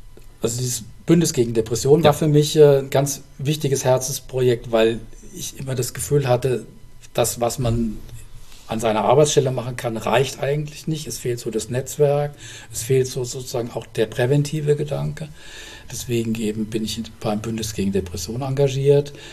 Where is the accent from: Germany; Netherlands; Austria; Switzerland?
Germany; Darmstadt, Hesse; born or raised there; also born or lived in Heidelberg